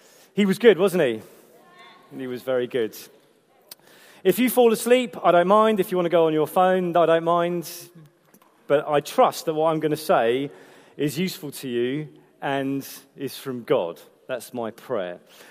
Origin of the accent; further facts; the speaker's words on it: Croydon, London, United Kingdom; I'm from Croydon.